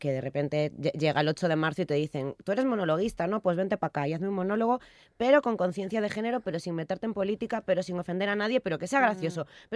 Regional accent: Galicia, Spain; soy gallega, que no es que me parezca a mí que Galicia es mejor que ningún otro sitio

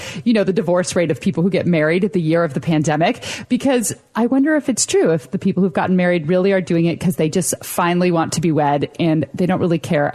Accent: United States; And in this country, especially where entrepreneurship is such a big deal as an American, that everything that has shifted.

